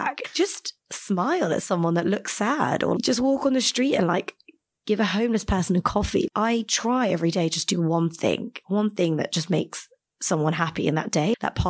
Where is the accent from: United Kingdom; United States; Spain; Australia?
United Kingdom; born there; So as you probably could tell from my surname, I'm of Indian heritage. So I was born in the UK. My mum moved from India when she was 6 months. My dad is a full-on Geordie, born in Newcastle, thick Geordie accent.